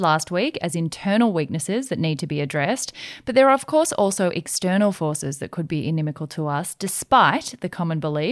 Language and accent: English; Australia; Yes, that's definitely not everyone's experience, being overseas as an Aussie.